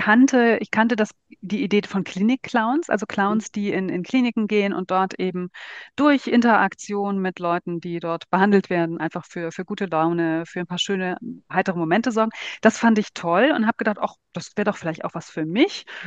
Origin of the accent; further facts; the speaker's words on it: Rhineland, Germany; now in Berlin, Germany; Ich bin ja Rheinländerin im Exil in Berlin